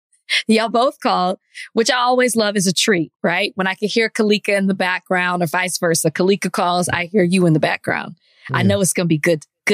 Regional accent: Dallas, Texas, United States; I'm from Dallas, and I'm from Oak Cliff to be exact, which is where the Potter's House is.

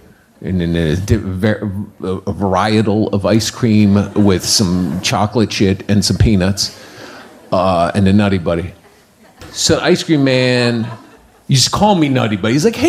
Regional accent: Washington, District of Columbia, United States; I grew up in Washington, D.C. Went to D.C. public schools, the only school system with White History Month.

